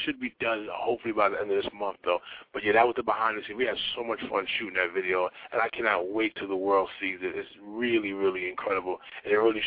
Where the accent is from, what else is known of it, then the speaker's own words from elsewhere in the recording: New York City, New York, United States; You know, I'm from Bronx, New York City. You know, we grew up in a poverty state of mind.